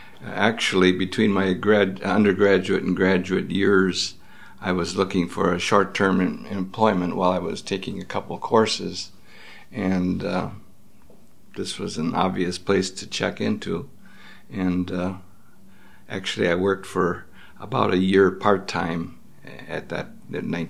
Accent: Manitowoc, Wisconsin, United States; born there; Well, let's see, I was born in 1934 in Manitowoc, Wisconsin.

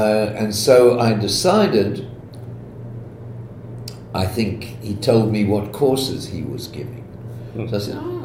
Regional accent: South Africa; moved away as an adult; also born or lived in Israel; now in Madison, United States; And I'm from South Africa and Israel, where the sun shines.

